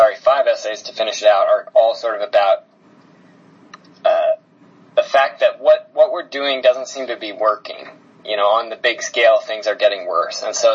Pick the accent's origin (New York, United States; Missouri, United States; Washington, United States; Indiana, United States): Washington, United States; Seattle; You know, I grew up in Seattle, which is, you know, this sort of wealthy, imperial city